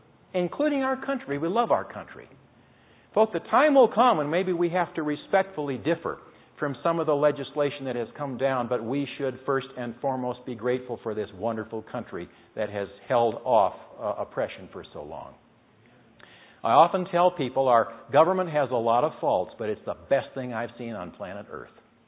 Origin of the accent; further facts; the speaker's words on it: California, United States; And here's an example of that in a letter to the editor of my hometown newspaper back in California.